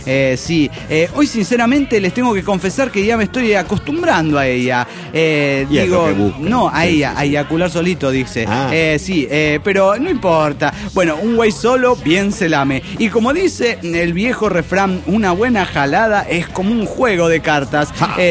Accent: Mina Clavero, Córdoba, Argentina; de mi querido pueblo, de Mina Clavero

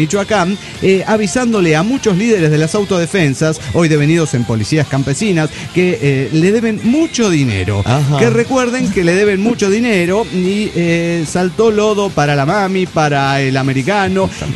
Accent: Bolivia; born there; moved away; Primero de septiembre salgo rumbo a Bolivia, mi tierra natal.

